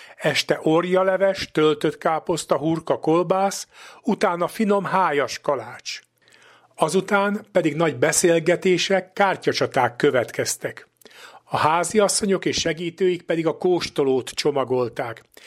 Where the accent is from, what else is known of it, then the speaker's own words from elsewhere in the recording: Újkígyós, Békés, Hungary; Gyermekkoromban Újkígyóson a nagy munka előkészületei már korábban elkezdődtek.